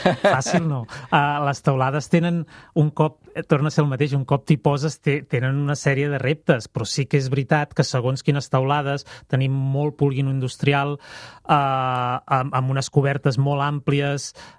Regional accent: Artés, Catalonia, Spain; els horts del meu poble d'Artés, com surten aquí?

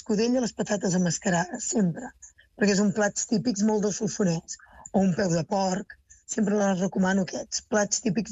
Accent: Ardèvol, Catalonia, Spain; Jo soc d'Ardèvol, que pertany a Pinós

